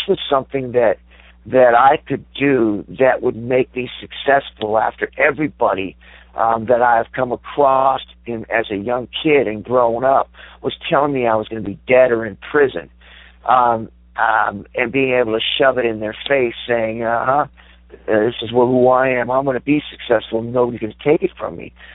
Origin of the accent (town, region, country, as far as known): Susanville, California, United States; born or raised there